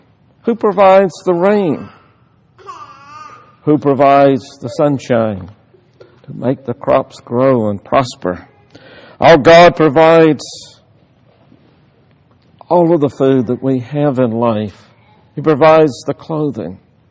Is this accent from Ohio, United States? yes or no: no; South Carolina, United States; she's from Missouri and I'm from South Carolina. How did we get together? How in the world did Barbara get hooked up with a gamecock from South Carolina?